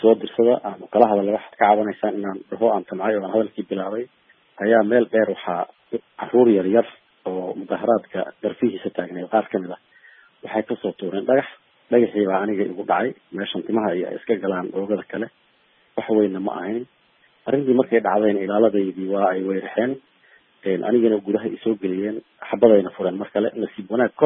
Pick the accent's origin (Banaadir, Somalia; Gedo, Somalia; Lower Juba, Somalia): Gedo, Somalia; Garbahaarey; born there; anigu garbaharay baan ku dhashay oo ka imid